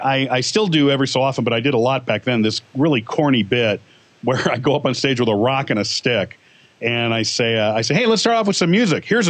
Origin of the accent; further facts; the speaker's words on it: California, United States; now in Aurora, United States; I'm from Southern California. That's where I grew up, in the LA area, Glendale, Burbank, and all that.